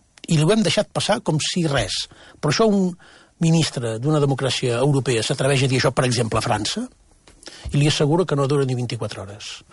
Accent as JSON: {"language": "Catalan", "region": "Catalonia", "country": "Spain", "said": "com a català"}